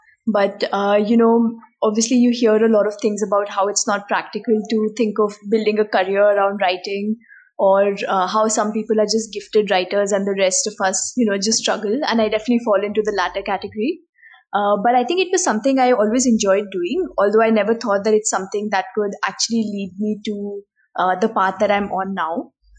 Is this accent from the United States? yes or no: no; India; just by virtue of growing up in India, I think we're pretty much prepared for the rest of the world.